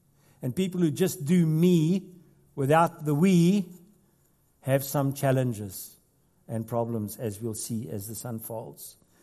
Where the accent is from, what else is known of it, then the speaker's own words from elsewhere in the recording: South Africa; now in Australia; I'm a South African, which means, well, I'm an Australian South African.